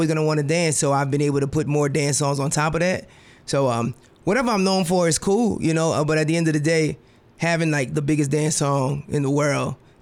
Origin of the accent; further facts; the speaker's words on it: Lafayette, Louisiana, United States; I'm from Lafayette, Louisiana. I'm born and raised.